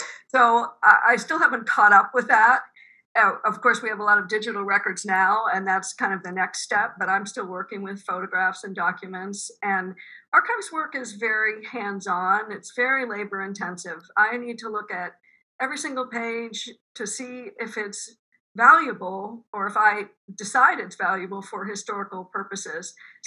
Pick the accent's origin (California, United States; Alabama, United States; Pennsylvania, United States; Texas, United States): Pennsylvania, United States; Pittsburgh; That involved moving back to Pittsburgh, which is my hometown, and getting a master's degree at Pitt.